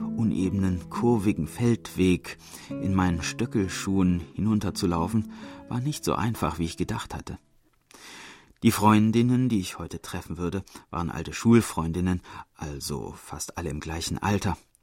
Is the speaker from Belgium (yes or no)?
no; Seoul, South Korea; Ich bin also als gebürtige Seoulerin vor einem Monat mit meinem Mann im Ruhestand in einen Vorort von Seoul gezogen.